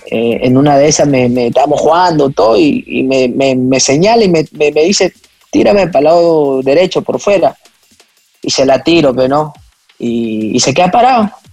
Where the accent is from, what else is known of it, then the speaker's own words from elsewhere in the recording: Huamachuco, La Libertad, Peru; also born or lived in Trujillo; Yo vivía en Huamachuco, definitivamente mi papá hizo su vida allá, nací en Trujillo, nos fuimos para allá por X motivo de la vida